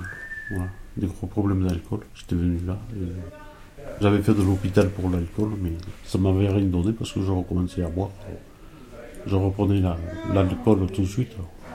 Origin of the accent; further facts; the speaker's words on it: Mur-de-Barrez, Occitanie, France; De Mur de Varès, de l'Aveyron.